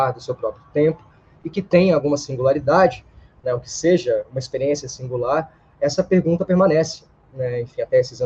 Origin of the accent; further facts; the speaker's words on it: Minas Gerais, Brazil; Eu sou de Minas, mas.